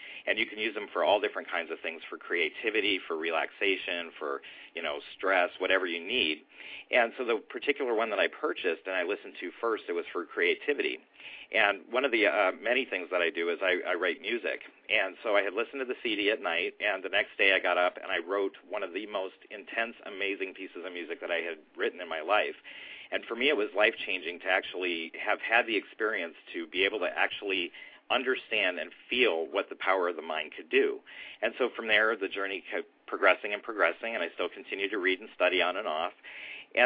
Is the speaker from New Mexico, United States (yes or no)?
no; Detroit, Michigan, United States; I'm from the Detroit area, and it used to come on really late at night.